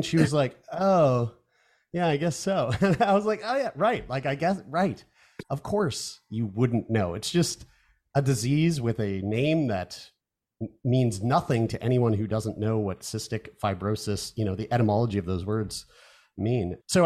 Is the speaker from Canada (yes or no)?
yes; Newfoundland and Labrador, Canada; We're all from Newfoundland.